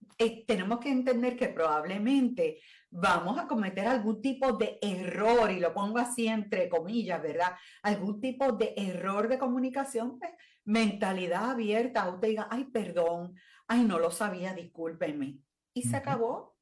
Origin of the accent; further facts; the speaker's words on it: Puerto Rico; Desde nuestro punto de vista, en este caso, como puertorriqueños.